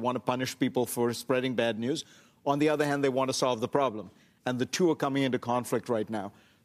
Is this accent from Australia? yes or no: no; India; I grew up in India.